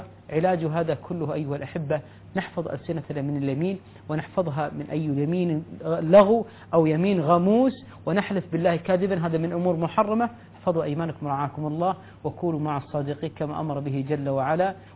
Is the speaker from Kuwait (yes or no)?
yes; Kuwait; لعلها عرفا عندنا في الكويت، تتكلم عن بلدي، تطعم عشر مساكين